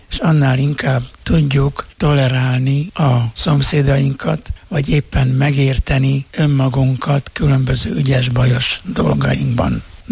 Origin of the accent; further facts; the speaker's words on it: Farád, Győr-Moson-Sopron, Hungary; Az én szülőföldem, ha visszatekintek a gyerekkoromra, az nem más, mint a szülőfalu Farád, a hanság fara vége.